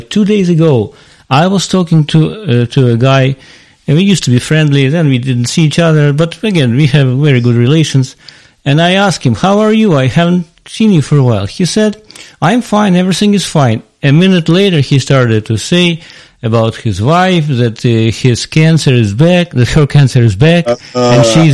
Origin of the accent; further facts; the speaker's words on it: Ukraine; I am from Eastern Europe, from Ukraine in particular.